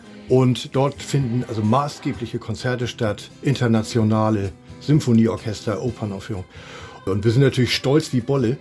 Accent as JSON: {"language": "German", "region": "Hamburg", "country": "Germany", "tie": "born or raised there", "said": "Ich bin ja gebürtiger Hamburger."}